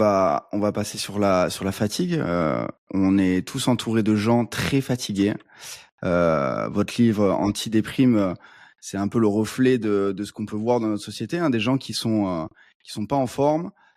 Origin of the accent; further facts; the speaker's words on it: South, France; parce que nous, on est du Sud et on dit on est fatigué